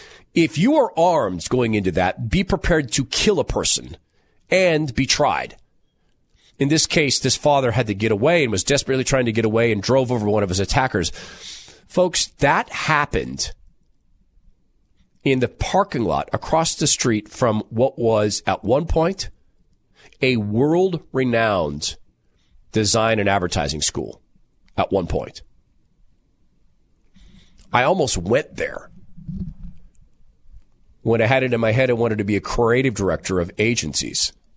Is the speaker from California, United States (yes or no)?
yes; California, United States; I was born and raised outside Sacramento, and I was listening to Rush before he went national.